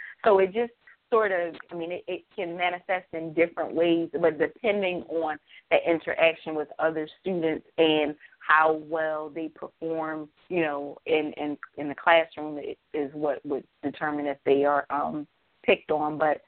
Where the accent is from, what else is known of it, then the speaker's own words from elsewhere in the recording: New Jersey, United States; I grew up in the ghetto. I grew up in North New Jersey.